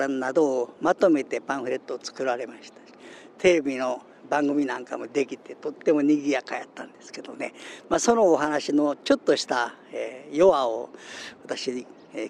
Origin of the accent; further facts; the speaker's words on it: Nishinomiya, Hyogo, Japan; 僕も君も西宮で生まれ育ったんやけど、そんな100年ほど前のことっていうのはやっぱり知らんわな。